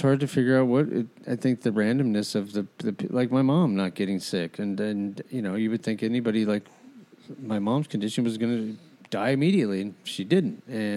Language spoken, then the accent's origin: English; Albuquerque, New Mexico, United States; I grew up in Albuquerque, and right on Central Avenue, Route 66 had this huge, I mean, like, six-story drive-in screen.